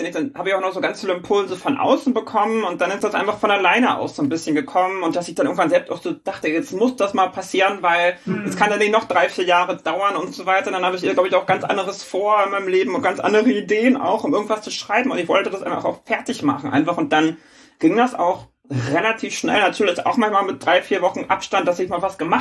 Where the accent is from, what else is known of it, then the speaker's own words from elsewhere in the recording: Schleswig-Holstein, Germany; also born or lived in Hamburg; ich bin gebürtige Hamburgerin, bin allerdings als kleines Kind nach Schleswig-Holstein gezogen und bin da groß geworden, zur Schule gegangen und alles, was man dann halt so macht, wenn man dann so 13, 14, 15 ist, das ist da alles passiert.